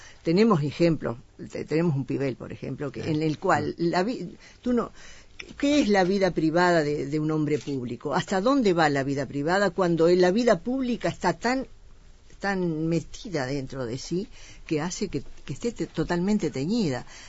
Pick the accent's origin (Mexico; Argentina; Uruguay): Uruguay; Pan de Azúcar, Maldonado; yo soy de Pan de Azúcar y muy anciana, y recuerdo que cuando era chica en la escuela